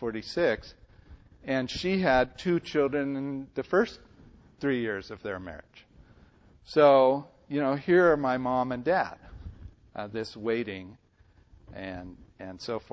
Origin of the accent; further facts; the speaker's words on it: California, United States; also born or lived in Maryland; I was born in Maryland, and then we immediately moved back to California after stopping in Pittsburgh for 9 months or something.